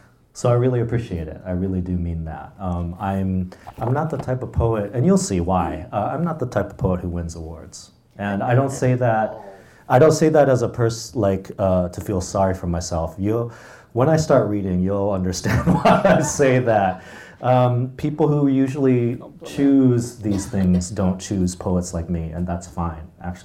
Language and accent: English; Minnesota, United States; You know, I come from Minnesota